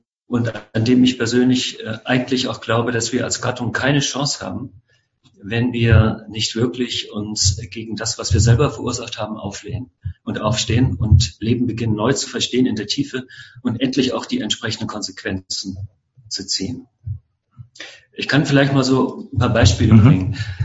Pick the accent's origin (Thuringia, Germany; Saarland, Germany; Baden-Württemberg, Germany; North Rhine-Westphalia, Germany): North Rhine-Westphalia, Germany; Ich komme aus Nordrhein-Westfalen.